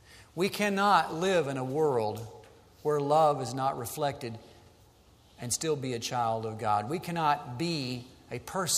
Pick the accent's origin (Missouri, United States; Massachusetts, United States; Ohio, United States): Missouri, United States; Sikeston; I had in the hospital in my hometown in Sykeston, Missouri.